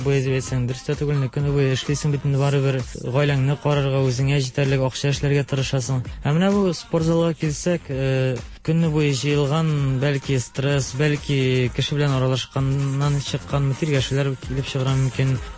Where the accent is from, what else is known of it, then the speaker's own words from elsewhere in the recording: Tashybay, Bashkortostan, Russia; Мин Башкортстан районының Балтач районыннан, Ташыбай дигән авылдан.